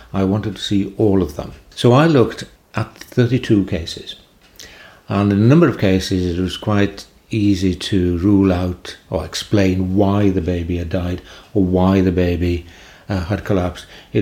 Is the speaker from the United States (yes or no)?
no; Carmarthen, Wales, United Kingdom; Called Maridunum in those days. And it's my hometown.